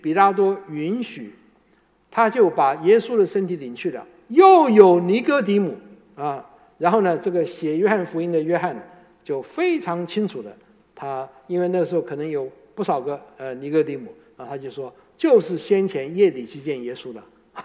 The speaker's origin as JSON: {"language": "Chinese", "country": "China", "said": "犹太人呢的规矩跟我们中国人一样哈，我们中国人呢到年纪大的时候就开始为自己的后事准备了哈。"}